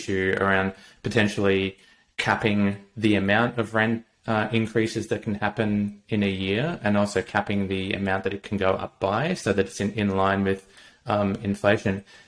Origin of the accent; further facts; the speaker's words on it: Logan, Queensland, Australia; also born or lived in Sydney; I grew up in Logan, I actually rented in Sydney for a long period of time, over 10 years.